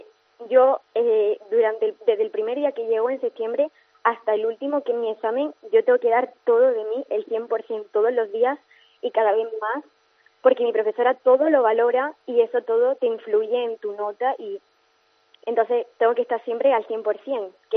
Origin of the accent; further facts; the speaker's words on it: Spain; actualmente soy la única española que está aquí.